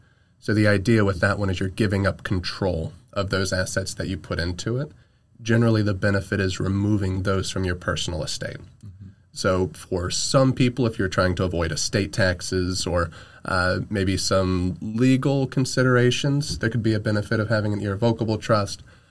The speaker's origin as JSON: {"language": "English", "town": "Newark", "region": "New Jersey", "country": "United States", "said": "I'm from Newark."}